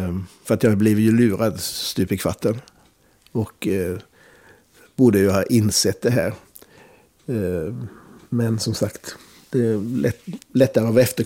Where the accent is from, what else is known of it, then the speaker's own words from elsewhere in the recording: Sweden; born there; Nu är jag född då i den mest bakåtsträvande delen av Sverige, får man då säga.